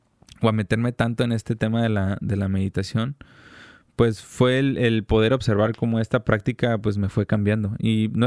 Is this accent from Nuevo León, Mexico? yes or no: no; Tijuana, Baja California, Mexico; tengo 30 años, soy licenciado en negocios internacionales. Soy de aquí de Tijuana